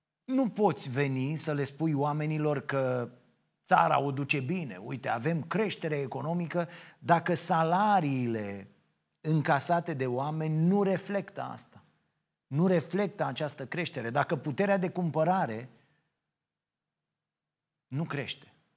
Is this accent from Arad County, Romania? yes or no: no; Ploiești, Prahova, Romania; eu nu pot să cred, ca ploieștean, că respir un aer curat câtă vreme prin lege mă pot pensiona cu 2 ani mai devreme doar pentru că locuiesc în acel oraș.